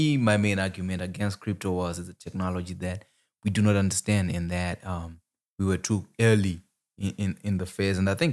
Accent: Zimbabwe; first language Shona; English is a second language; in my language, or in my native language, Shona in Zimbabwe

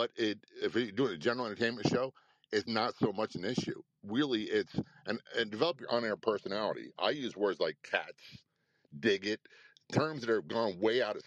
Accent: Spain; also born or lived in Passaic, New Jersey, United States; I was born in Passaic, New Jersey, lived there less than a year, was raised in Spain for the first 4 or 5 years. Next 5 years of my life, spoke fluent Spanish

